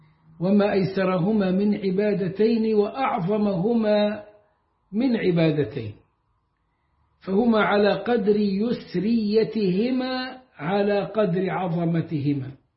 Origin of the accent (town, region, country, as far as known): Egypt; born or raised there